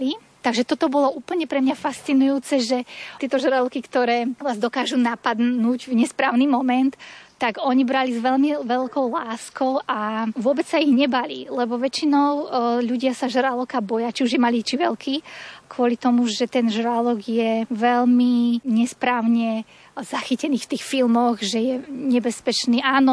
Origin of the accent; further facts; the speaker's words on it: Martin, Žilina Region, Slovakia; also born or lived in Dubai, United Arab Emirates; now in Canada; Milujem hory, lebo som z Martina. Tu nám máme hory okolo všade. Vyrastala som s horami a vyhľadávam tie hory. Preto som sa presťahovala z Dubaja do Kanady